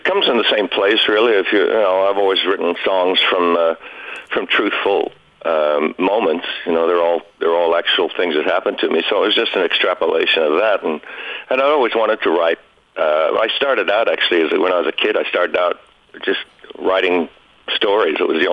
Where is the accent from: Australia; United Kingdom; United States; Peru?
Australia; Melbourne, Victoria; also born or lived in Sydney; That's where I grew up in Melbourne. I was born in Sydney, but I grew up in Melbourne.